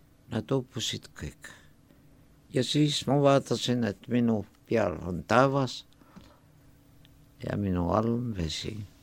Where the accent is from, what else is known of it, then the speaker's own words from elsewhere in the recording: Tartu, Tartu County, Estonia; Ja ma sündisin Tartus, Tartu poisina, kui vaadata ideekaardi järgi